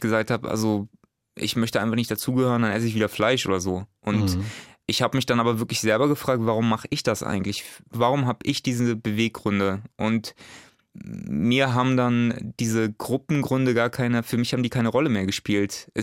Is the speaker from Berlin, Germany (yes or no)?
yes; Berlin, Germany; Ich komme aus Berlin